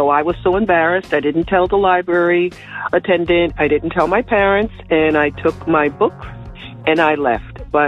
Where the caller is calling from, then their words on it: Hillsborough, New Jersey, United States; I'm calling from Hillsborough, New Jersey.